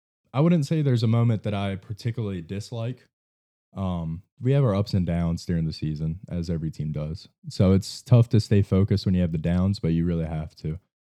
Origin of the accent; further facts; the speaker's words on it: Nashville, Tennessee, United States; Yes, sir. I'm from Nashville, Tennessee.